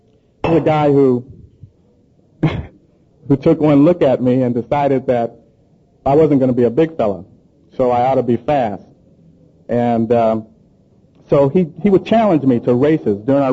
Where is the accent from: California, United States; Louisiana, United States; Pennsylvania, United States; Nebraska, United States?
California, United States; Berkeley; I'm from Berkeley, California, and they didn't have Pop Warner football over there.